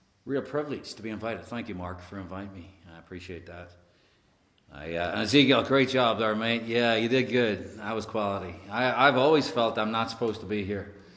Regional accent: Ireland; And I grew up in Ireland, and I was adopted into a family full of love, just good people.

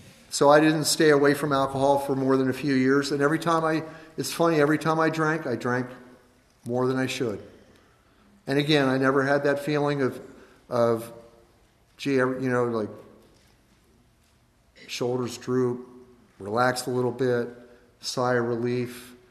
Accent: Delaware, United States; grew up in a small town on the East Coast in the state of Delaware. Everything's small in Delaware. My hometown was 2,500 people. And we lived right on the river.

